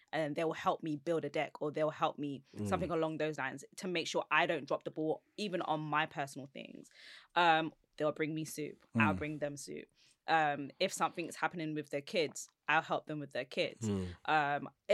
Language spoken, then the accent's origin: English; London, United Kingdom; And I feel like maybe it's because I'm from Southeast London.